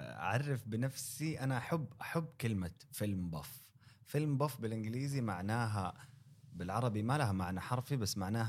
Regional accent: Mecca, Makkah Province, Saudi Arabia; انا يا صديقي ابن مكه، انا ولدت وتربيت في مكه المكرمه،

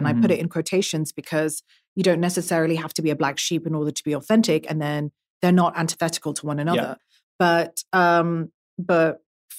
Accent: Brussels, Brussels-Capital Region, Belgium; now in United Arab Emirates; I was born and raised in Brussels. I'm an artist. I live in the UAE. I grew up all over the world.

